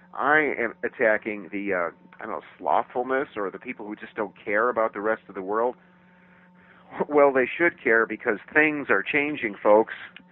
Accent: United States; I am an American who actually knows world geography.

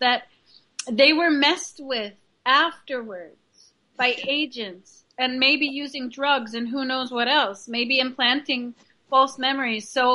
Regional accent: United States; And speaking as an American, I will say many Americans, number one, haven't heard about Rendlesham in the first place.

